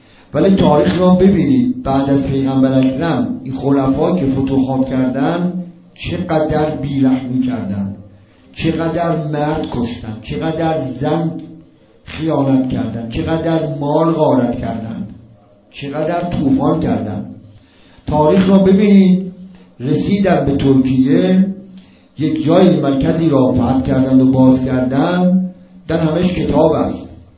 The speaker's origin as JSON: {"language": "Persian", "region": "Qom", "country": "Iran", "tie": "born or raised there", "said": "به قم بیش از محل خودم آشنام، بیش از شهر خودم آشنام، البته اونجا آشنام، ولی خب اینجا رو بیشتر بچه‌ای بودم اومدم اونجا بزرگ شدم"}